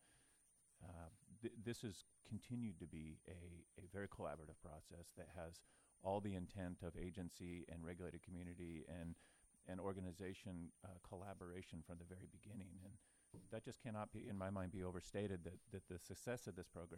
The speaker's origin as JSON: {"language": "English", "town": "Sebastopol", "region": "California", "country": "United States", "tie": "born or raised there", "said": "I know that, again, my hometown of Sebastopol recently joined up"}